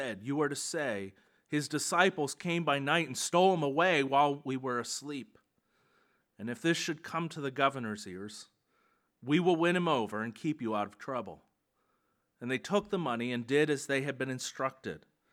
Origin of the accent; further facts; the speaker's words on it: Pennsylvania, United States; Of course, many of you know I grew up in Lancaster County.